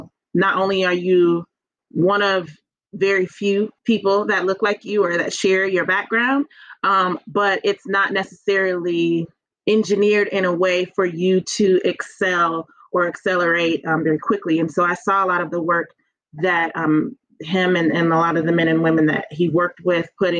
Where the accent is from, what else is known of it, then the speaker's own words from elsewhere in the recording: Cincinnati, Ohio, United States; But I am from Cincinnati. I'm from the middle of the city, both geographically and socioeconomically. I grew up in Goff Manor, and it doesn't get much more middle than that.